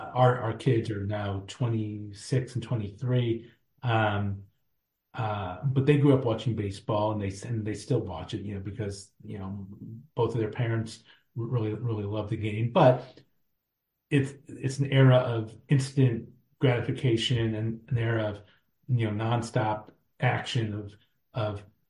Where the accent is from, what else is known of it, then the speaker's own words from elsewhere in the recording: St. Louis, Missouri, United States; Well, there are great baseball cities around the country. I'm from St. Louis.